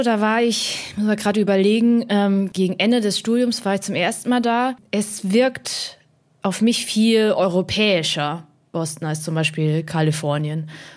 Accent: Hemsbach, Baden-Württemberg, Germany; also born or lived in Heppenheim; bin in der Nähe, also in Hemsbach an der Bergstraße aufgewachsen. Kleine Stadt, 10.000 bis 12.000 Einwohner, so um den Dreh rum, aber mit Gymnasium und Autobahnanbindung, also wirklich eine gute kleine Stadt.

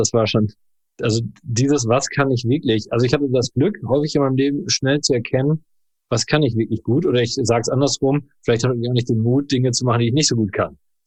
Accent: Rosendahl-Holtwick, North Rhine-Westphalia, Germany; der Ort heißt Rosendahl-Holtwig. Das ist ein 3500-Seelen-Ort mit tollen Menschen und dort bin ich als glückliches Kind auf dem Spielplatz, in dem Garten und auf dem Fußballplatz groß geworden.

